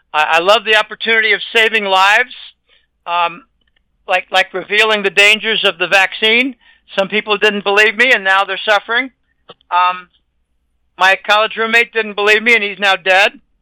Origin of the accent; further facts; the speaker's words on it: Pennsylvania, United States; She's in Pennsylvania also. We grew up in Pennsylvania. She still lives there.